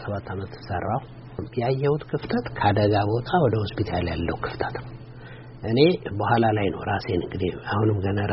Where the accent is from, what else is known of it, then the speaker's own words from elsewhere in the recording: Addis Ababa, Ethiopia; ኮሪያ ሰፈር የሚባል ሰፈር ነው ያደግኩት ከዛ ኤሌመንተሪ ህብረት ፍሬ የሚባል ትምህርት ቤት እንደዚሁ ለኮሪያ ዘማቾች የተቋቋመ ትምህርት ቤት ነው